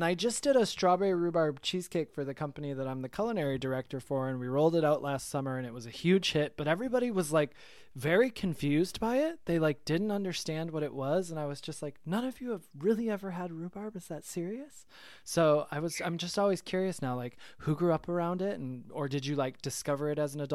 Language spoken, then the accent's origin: English; Michigan, United States; also born or lived in New York; now in Atlanta, United States; I mean, maybe that's a Michigan thing. I'm from Michigan originally.